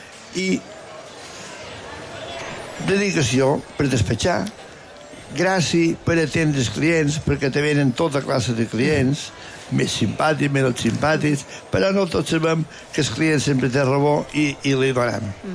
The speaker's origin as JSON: {"language": "Catalan", "town": "Inca", "region": "Balearic Islands", "country": "Spain", "tie": "born or raised there", "said": "No, jo particularment som d'Inca, nascut d'arrel, no m'he mogut i casualment visc allà on mateix vaig néixer."}